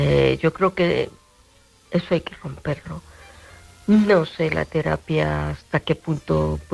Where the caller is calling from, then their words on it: Valladolid, Castile and León, Spain; de Valladolid.